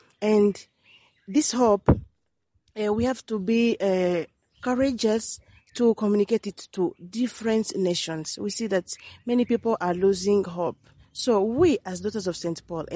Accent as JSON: {"language": "English", "country": "Angola", "lives_now": "Maputo, Mozambique", "said": "I belong to the Congregation of the Daughters of St. Paul, and I'm from Angola. Currently, I'm working in Maputo"}